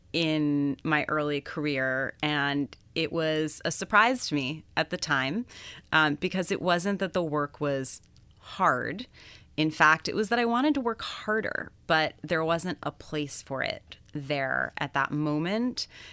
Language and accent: English; London, United Kingdom; I think it's the fact that I grew up in London from the time I was 12 until I went to college.